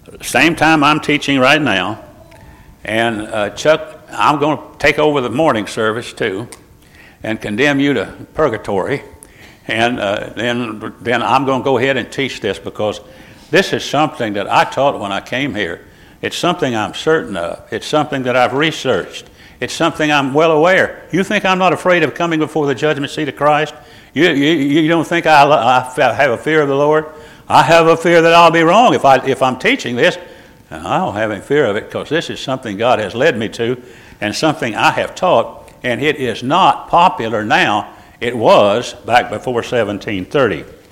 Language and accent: English; Ireland; So if you think I'm full of baloney, I am, I'm Irish.